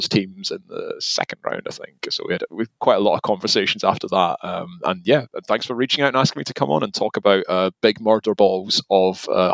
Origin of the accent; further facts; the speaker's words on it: Scotland, United Kingdom; now in England; I am a Scottish person living in England for far too long